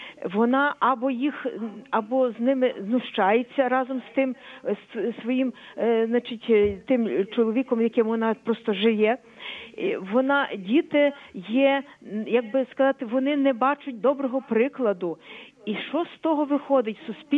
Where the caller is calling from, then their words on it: Lviv, Lviv Oblast, Ukraine; Алло, я із Львова